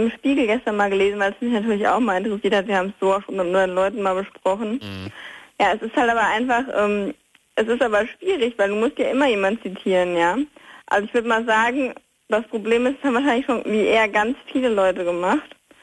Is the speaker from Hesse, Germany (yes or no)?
yes; Marburg, Hesse, Germany; Ich komme auch hier aus der Marburger Region.